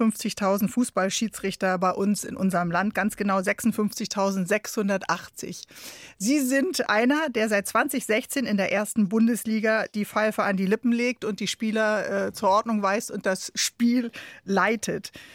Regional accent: Northern Germany, Germany; Wir sind ja beide Norddeutsche.

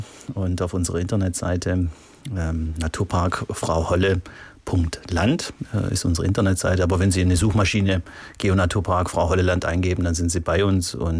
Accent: Italy; now in Germany; Ich stamme ja aus Italien und wie ich hierher kam, habe ich gesagt, Mensch, die machen ja eine Wurst, die ist luftgetrocknet.

